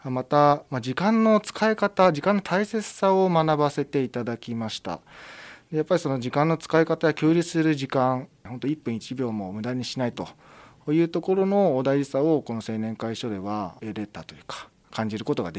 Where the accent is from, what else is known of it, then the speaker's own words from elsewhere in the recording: Fujisawa, Kanagawa, Japan; 藤沢の善行です。